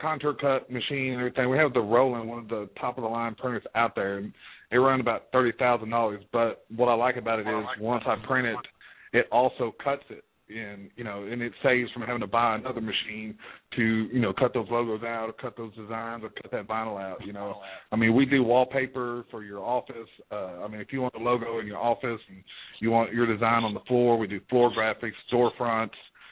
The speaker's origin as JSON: {"language": "English", "town": "Paris", "region": "Île-de-France", "country": "France", "tie": "born or raised there", "said": "So I'm pretty excited about being back in Paris, in my hometown, stuff, everything, and knowing everybody around here."}